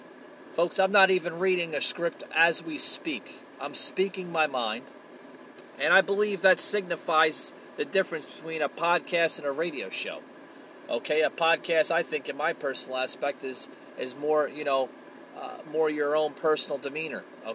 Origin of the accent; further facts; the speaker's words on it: New Jersey, United States; I'm from New Jersey, born raised. As you can tell of my accent.